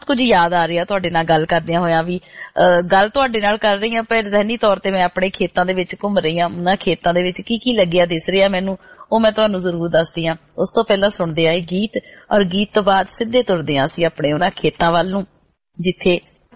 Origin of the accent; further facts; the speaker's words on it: Punjab, India; ਜਿਨ੍ਹਾਂ ਇਲਾਕਿਆਂ ਦੇ ਵਿਚ ਅਸੀਂ ਵੱਡੇ ਪੜੇ ਹੋਏ ਆ, ਜਿਸ ਪੰਜਾਬ ਦੀ ਅਸੀਂ ਗੱਲ ਕਰਦੇ ਆ, ਉਸ ਪੰਜਾਬ ਦੇ ਵਿਚ ਮੇਰੇ ਬਚਪਨ ਦੇ ਦਿਨਾਂ ਵਿਚ ਹਰ ਕੋਈ ਕਿਸਾਨ ਹੁੰਦਾ ਸੀ।